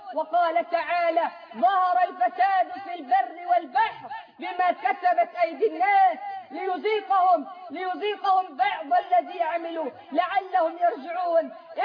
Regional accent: Egypt; اللهم اجعل بلدنا مصر أمنا أمانا

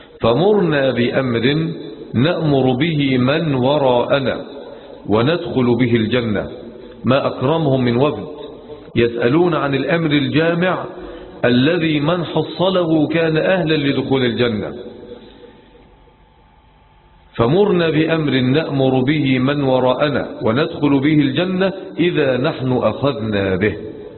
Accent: Egypt; يعني احنا مثلا عندنا في مصر لما نقول لواحد حط المية في البراد

